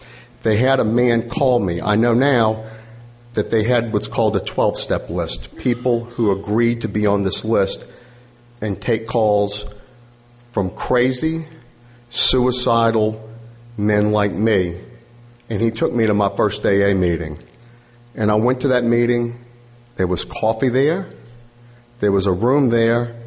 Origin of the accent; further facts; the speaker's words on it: Louisiana, United States; and I'm from Louisiana, people scream into microphones. Some of them speak French.